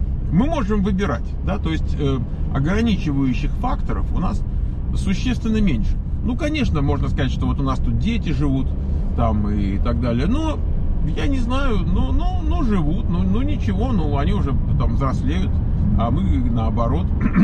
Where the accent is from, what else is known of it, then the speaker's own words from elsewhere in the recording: Moscow, Russia; Вот я вырос в Москве, я прожил там 34 года своей жизни.